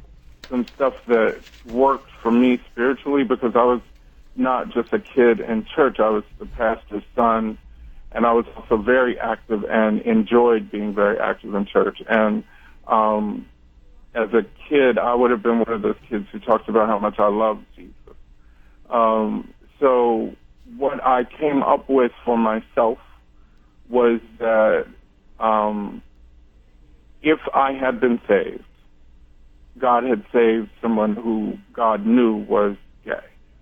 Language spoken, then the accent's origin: English; Kansas City, United States; And in some ways, I grew up south because my hometown is Kansas City.